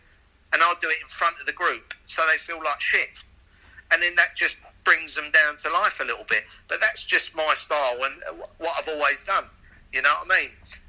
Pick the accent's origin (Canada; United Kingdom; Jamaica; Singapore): United Kingdom; England; I'm a white English male, and whatever I say about it, actually, I'm half Welsh, so I'm English and Welsh because my mum's Welsh.